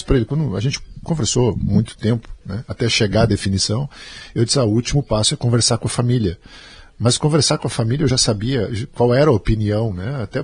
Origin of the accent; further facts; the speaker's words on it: Montenegro, Rio Grande do Sul, Brazil; eu nasci em Montenegro, vivo em Montenegro, né, tenho minha família toda em Montenegro. Mas a minha família atual eu importei de São Lourenço do Sul.